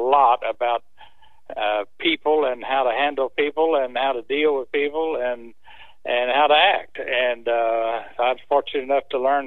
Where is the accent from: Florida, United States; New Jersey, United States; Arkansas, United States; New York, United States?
Arkansas, United States; Jacksonville; Well, Rick, I grew up in Arkansas, just outside of Little Rock, and went to school at a place called Jacksonville.